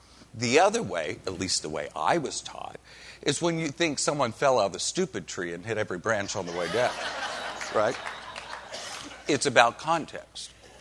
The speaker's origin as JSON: {"language": "English", "region": "Oklahoma", "country": "United States", "said": "And Annette calls me a Southern boy. And I go, \"I'm from Oklahoma. It's not really the South.\""}